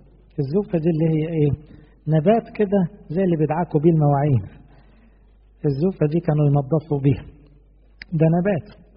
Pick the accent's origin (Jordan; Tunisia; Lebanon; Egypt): Egypt; احنا كمصريين بالتقليد عارفين عدى على انهي بلد